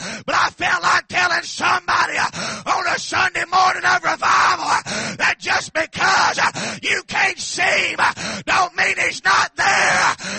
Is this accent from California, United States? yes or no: no; Texas, United States; born there; And I was born in Texas